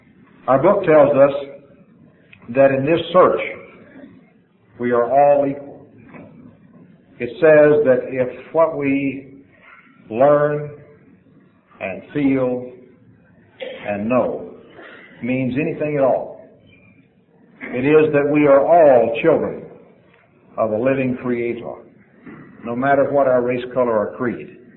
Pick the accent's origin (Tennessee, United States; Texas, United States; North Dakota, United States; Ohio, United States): Texas, United States; I'm a Texan. I'm from a different country than you.